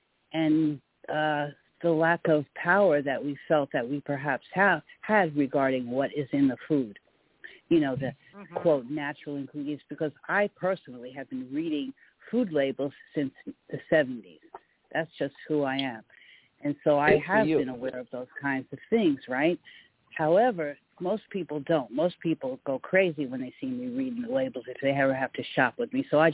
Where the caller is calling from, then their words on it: San Diego, California, United States; I'm calling from San Diego.